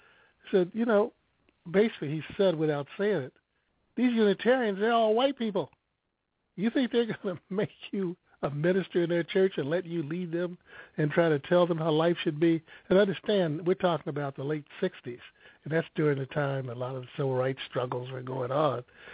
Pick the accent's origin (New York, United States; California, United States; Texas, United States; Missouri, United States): Missouri, United States; I'm from Missouri. And basically the attitude is, when you're a Missourian, if there's something somebody says can happen, you need to try it out.